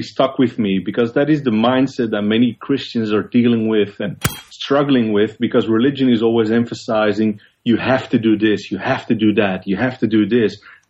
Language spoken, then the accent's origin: English; Belgium; moved away as an adult; now in Netherlands; I'm not from Holland, Wayne. I'm actually from Belgium.